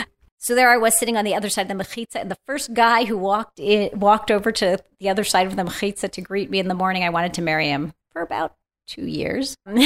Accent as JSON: {"language": "English", "town": "Fairfax", "region": "Virginia", "country": "United States", "tie": "born or raised there", "also_born_or_lived": "Silver Spring, United States", "said": "You know, I was born in Silver Spring, Maryland. When we were in fifth grade, my parents decided to move to Fairfax, Virginia, where I was literally the only Jew in my class."}